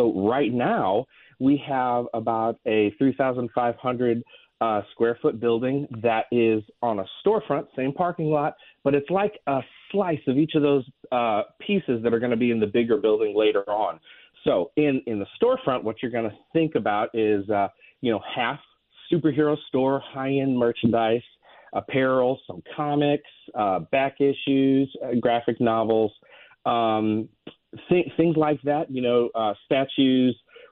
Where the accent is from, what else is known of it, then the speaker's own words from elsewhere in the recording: Chicago, Illinois, United States; moved away; my family, you know, 20 years ago, we're from Chicago, and up there we had a few comic book shops.